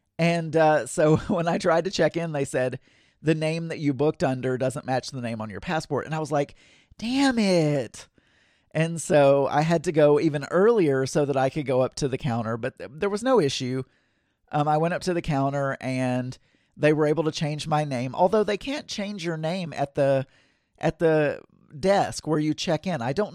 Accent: United States; You know, I'm an American. We don't walk anywhere.

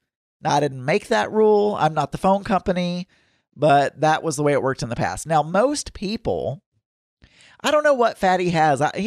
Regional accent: the South, United States; accent: Southern; I also don't hear my own Southern accent, which I know I've got.

